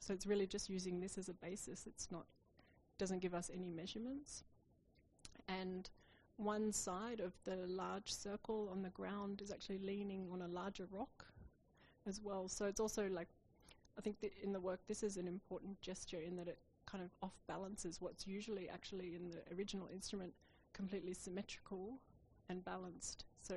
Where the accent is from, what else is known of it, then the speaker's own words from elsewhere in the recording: Australia; now in Berlin, Germany; my background as an Australian artist living in Berlin